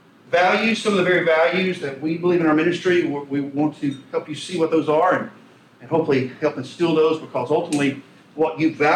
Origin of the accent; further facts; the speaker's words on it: Owens Cross Roads, Alabama, United States; I grew up in Owens Cross, Alabama. You can't get there from here. So let's just say Huntsville.